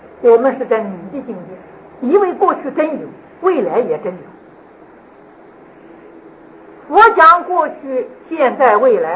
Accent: China; 我们中国人有信

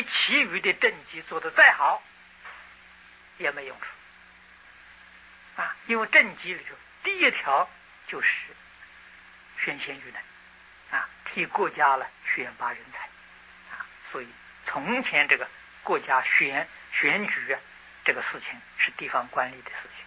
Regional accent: China; 我们中国人尊重智慧，尊重读书人啊

